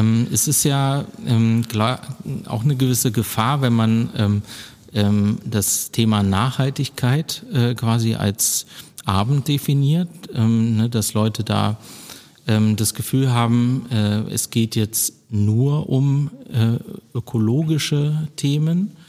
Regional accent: Dessau, Saxony-Anhalt, Germany; also born or lived in Dresden / Bielefeld / Berlin; now in Soest, Germany; nee, ich komme ganz ursprünglich aus Dessau, das ist in Sachsen-Anhalt, Bauhausstadt. Mhm. Hab dann aber erst in Dresden gelebt, dann in Bielefeld und dann 15 Jahre in Berlin und jetzt halt seit 4 Jahren hier

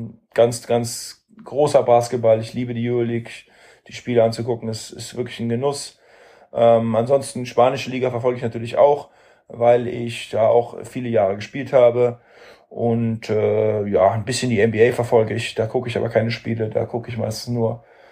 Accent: Seeheim-Jugenheim, Hesse, Germany; hier in meinem Heimatdorf in Seeheim-Jugendheim, da ist der TC Seeheim, bei dem habe ich früher Tennis gespielt.

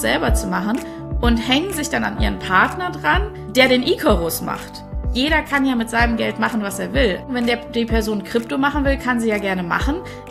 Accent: North Rhine-Westphalia, Germany; now in Munich, Germany; Ich bin 35 Jahre alt, mittlerweile irgendwie in München gestrandet, ursprünglich aus dem Ruhrgebiet.

